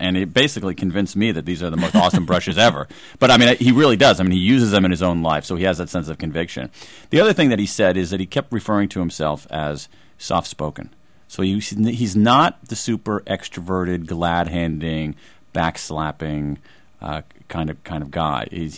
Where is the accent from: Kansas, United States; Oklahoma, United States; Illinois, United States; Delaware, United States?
Delaware, United States; Wilmington; born there; I'm old enough barely to remember the Fuller Brush Man. In fact, I was born in Wilmington, Delaware, and I do remember Fuller Brush Man coming to my parents' house in Wilmington